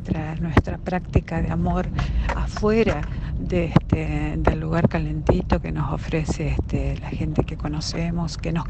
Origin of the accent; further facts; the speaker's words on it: La Plata, Buenos Aires Province, Argentina; soy de La Plata.